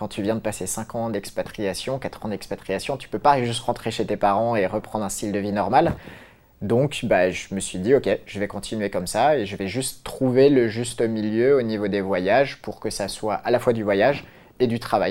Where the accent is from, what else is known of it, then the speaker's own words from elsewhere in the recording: Philippines; je suis plus chez moi aux Philippines et je me sens plus chez moi en France